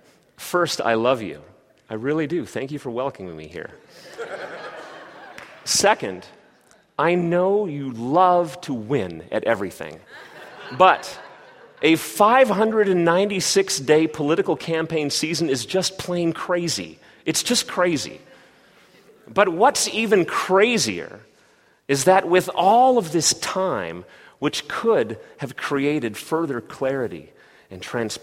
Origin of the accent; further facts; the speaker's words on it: Canada; now in United States; As a Canadian, I have a unique vantage point as all of this political rhetoric rises to a crescendo.